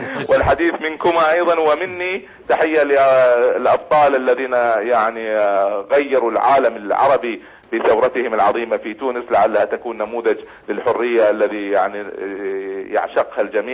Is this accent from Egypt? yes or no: no; Kuwait; سلمت عليك … من الكويت.